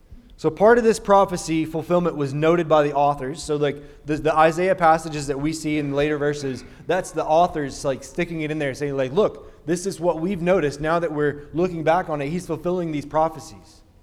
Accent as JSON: {"language": "English", "region": "Alabama", "country": "United States", "said": "Now, you guys know that I'm from Alabama. In Alabama, there's a sport."}